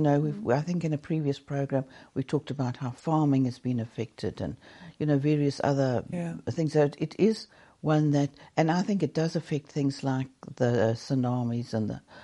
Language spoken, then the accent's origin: English; Johannesburg, Gauteng, South Africa; Now, I grew up in Johannesburg, and we had quite a lot of earth tremors, but that was from mining.